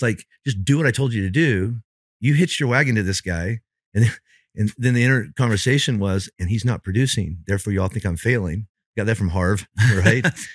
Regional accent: Indiana, United States; I grew up in Indiana. I don't play basketball.

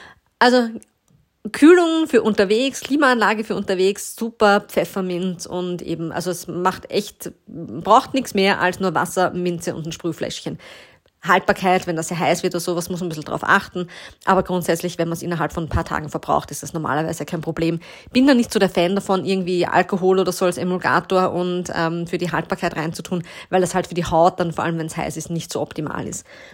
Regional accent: Austria; auch scheinbar endlich bei uns in Österreich der Sommer an, Mitte, Ende Juni.

